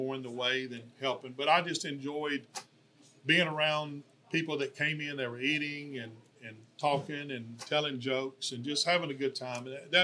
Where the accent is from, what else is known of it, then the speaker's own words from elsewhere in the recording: Mississippi, United States; Now, my aunt and uncle, I'm from Mississippi, and my aunt and uncle owned a little grocery store there